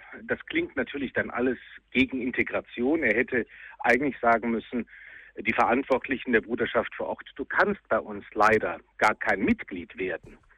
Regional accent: Neuss, North Rhine-Westphalia, Germany; born there; Ich komme ja gebürtig aus Neuss, ein großes Schützenfest.

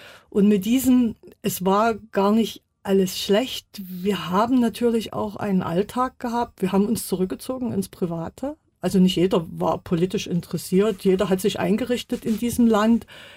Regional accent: East Germany, Germany; Ich bin ja in der DDR groß geworden. Ich habe meine Kindheit und Jugend dort verbracht. Ich habe dort studiert.

